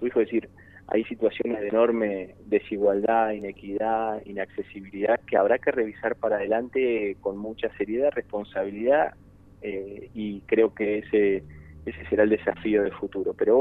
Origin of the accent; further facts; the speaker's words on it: Río Negro, Argentina; Valle Medio, en la región de donde soy oriundo, donde vivo